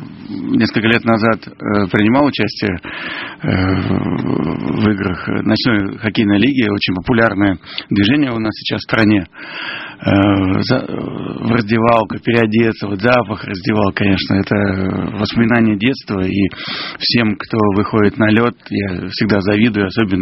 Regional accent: Russia; Я из России, наверное, поэтому это слово близко к русскому духу.

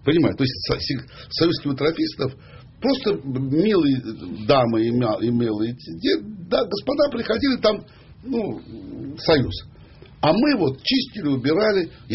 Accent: Baku, Azerbaijan; потому что я все знал, как там, потому что я бакинец

